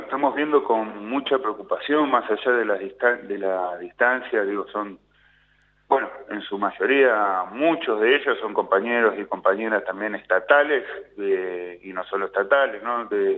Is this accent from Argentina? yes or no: yes; Argentina; somos todos argentinos, somos todos, como la gran mayoría del pueblo, trabajadores y trabajadoras